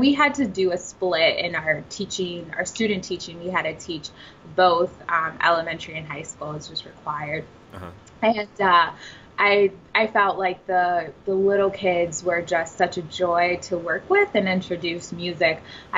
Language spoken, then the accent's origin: English; Chicago, Illinois, United States; I'm from Chicago. She worked for the Chicago Public Library, and the area that I lived in, it was the south side of Chicago, and basically all we had was the library.